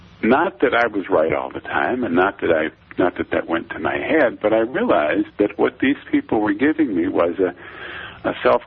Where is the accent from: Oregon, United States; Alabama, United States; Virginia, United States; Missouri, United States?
Virginia, United States; I grew up in Virginia. There was a school for the blind in Virginia